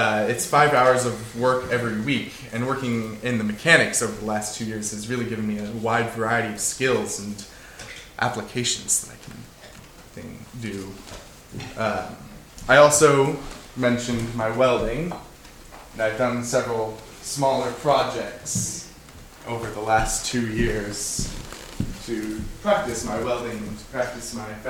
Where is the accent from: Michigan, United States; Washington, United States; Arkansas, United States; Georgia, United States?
Washington, United States; Gig Harbor; also born or lived in Tacoma; I grew up in the Gig Harbor and Tacoma area. Gig Harbor and Tacoma have a very strong seagoing heritage